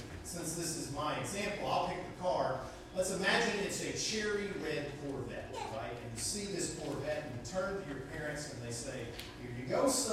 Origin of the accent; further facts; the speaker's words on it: Texas, United States; I'm from West Texas. In West Texas, we call the Jordan River a dirty little creek.